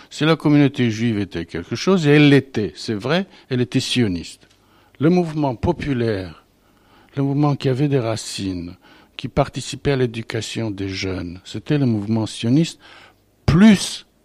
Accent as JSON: {"language": "French", "region": "Bessarabia", "country": "Moldova", "moved": "yes", "said": "Ce jour-là, quand nous avons quitté la Bessarabie."}